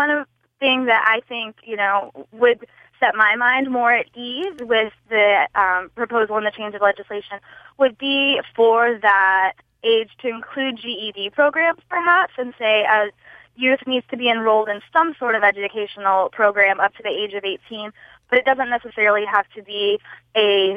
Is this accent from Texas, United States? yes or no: yes; Texas, United States; I'm from Texas originally, where at least at the time when I graduated in 99, there was a mandatory drop age of 18 for attendance.